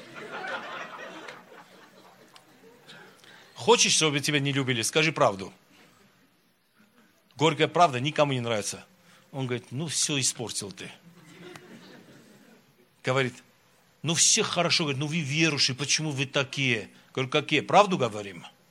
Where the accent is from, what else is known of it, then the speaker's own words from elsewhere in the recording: Armenia; Мы армяне, знаете, мы какие? Мы солнце не очень любим.